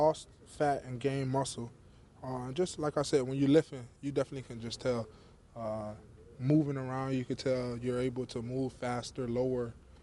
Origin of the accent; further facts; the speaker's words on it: Florida, United States; We're both from Florida, both from South Florida, so we just, everything's a competition with us.